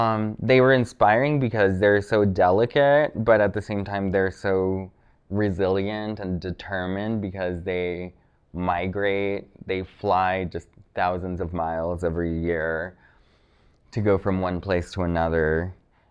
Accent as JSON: {"language": "English", "region": "Mexico City", "country": "Mexico", "tie": "born or raised there", "also_born_or_lived": "Santa Barbara, United States", "said": "I grew up in Mexico City, which is a very smoggy city with lots of traffic"}